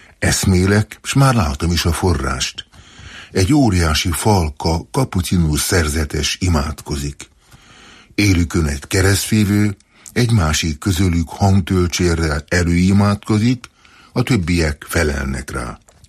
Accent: Hungary; egyébként magyar vagyok

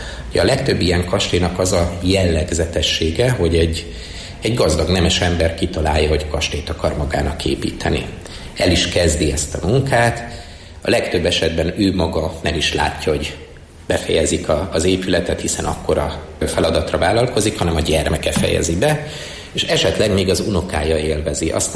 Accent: Gödöllő, Pest, Hungary; Igen, gödöllői vagyok, és abban a szerencsében volt részem, hogy egy német speciális osztályba jártam itt egy helyi gimnáziumban, tehát akkor én viszonylag jól beszéltem németül

